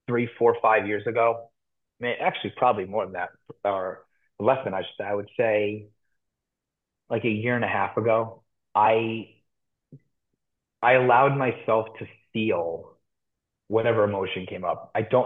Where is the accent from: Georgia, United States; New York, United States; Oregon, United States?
New York, United States; I'm from New York. I live in Brooklyn.